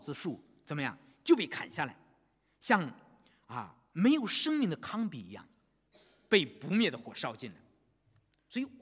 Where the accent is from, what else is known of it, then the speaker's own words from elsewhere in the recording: China; moved away; 我们中国人，我知道我们中国人啊，从中国来到这里，我很不容易了